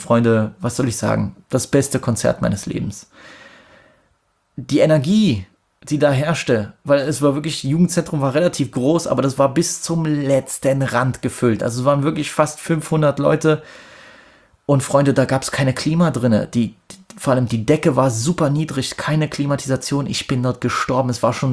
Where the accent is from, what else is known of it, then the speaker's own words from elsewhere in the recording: Germany; hallo, ich komme aus Deutschland, und ich hätte sagen können, ich bin extra aus Deutschland gekommen